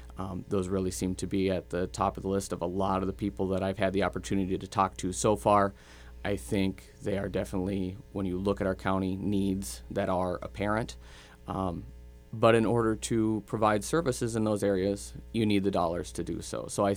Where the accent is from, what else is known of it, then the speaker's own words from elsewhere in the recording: Twin Valley, Minnesota, United States; so I was born and raised in Twin Valley, Minnesota. … they still live in Twin Valley.